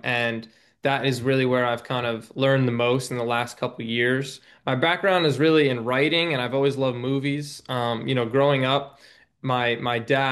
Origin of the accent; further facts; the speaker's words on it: New York City, New York, United States; I'm from born and raised in New York. I was born